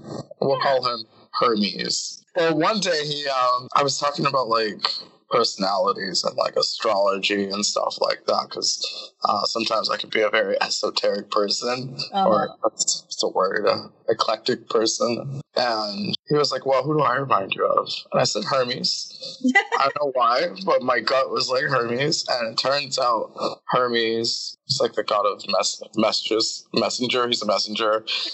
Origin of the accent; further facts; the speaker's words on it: Michigan, United States; now in California, United States; Oh yeah, a little tidbit about me, listeners. Hi, I'm from Michigan. Yes, but these flies here in California are just ruthless.